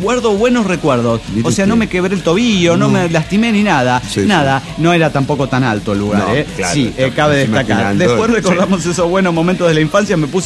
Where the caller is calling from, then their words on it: Managua, Nicaragua; de Managua, Nicaragua.